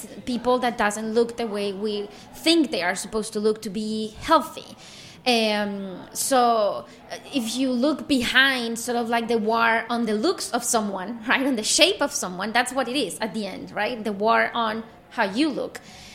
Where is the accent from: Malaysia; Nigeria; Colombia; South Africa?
Colombia; now in United States; I'm from Colombia and I now live in the US